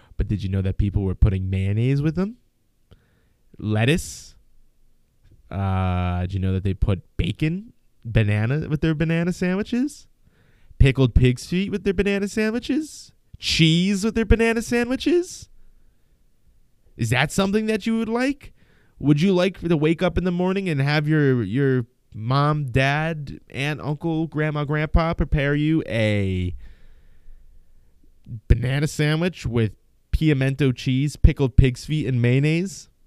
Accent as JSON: {"language": "English", "region": "New Jersey", "country": "United States", "said": "I'm from New Jersey. There is a place called Houlihan's by my house."}